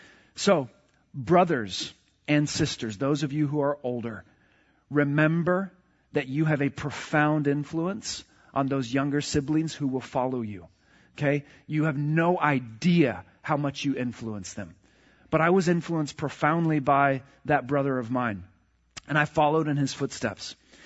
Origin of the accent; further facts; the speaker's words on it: Jacksonville, Florida, United States; So I grew up in Jacksonville, Florida, not too far from here.